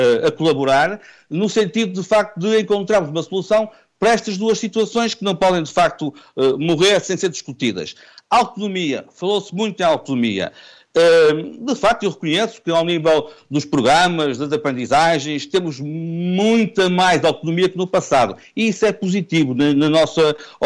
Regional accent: Vila Nova de Gaia, Porto, Portugal; por acaso foi em Gaia, a minha terra natal

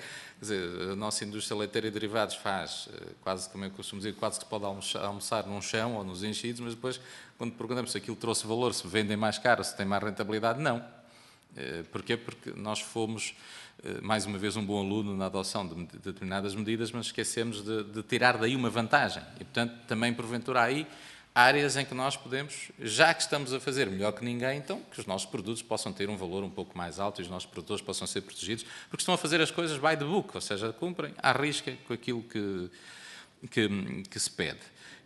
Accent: Viseu, Portugal; eu sou de Viseu e, portanto, eu tenho lá tudo

